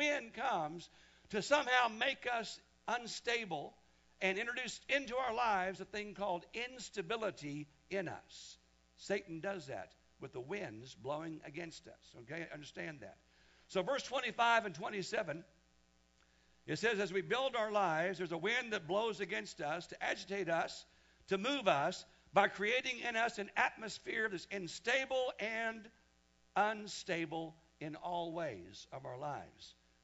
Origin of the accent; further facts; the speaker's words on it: Wichita, Kansas, United States; I come from Kansas, Wichita, Kansas, my growing up years.